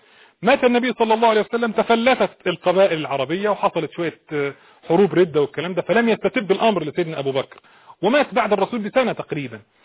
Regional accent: Egypt; احنا عندنا في مصر، انا شخصيا عندي حساسيه من موضوع الفيل ده

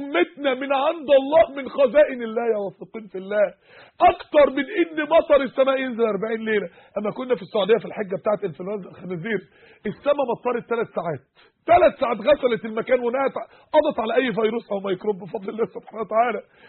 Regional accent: Egypt; لأكبر نسبة طلاق في العالم عندنا في مصر

